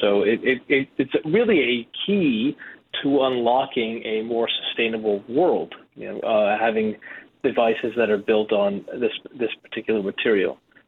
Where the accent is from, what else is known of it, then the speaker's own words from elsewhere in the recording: Boston, Massachusetts, United States; I grew up on it. I grew up in Boston.